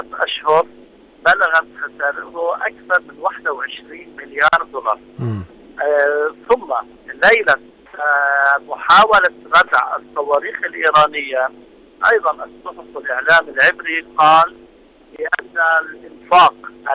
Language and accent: Arabic; Lebanon; طرفة عندنا في لبنان يكون واحد هيك مضروب ومشبع بالضرب